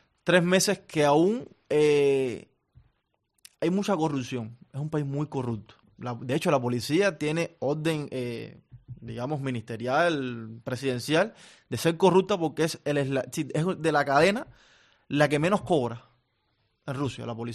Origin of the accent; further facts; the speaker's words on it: Cuba; now in Russia; Pero como todo cubano, que nunca ha salido de Cuba, porque yo directamente nunca había ido.